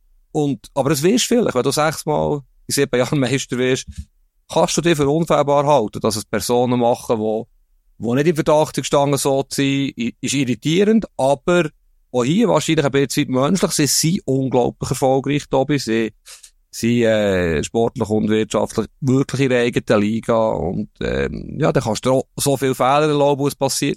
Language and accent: German; Bern, Switzerland; Ja, also, ich bin ja Berner